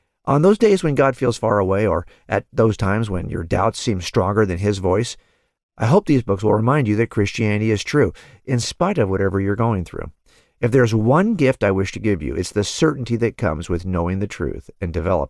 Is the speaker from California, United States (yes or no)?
yes; California, United States; I'm happy to identify myself as a Californian.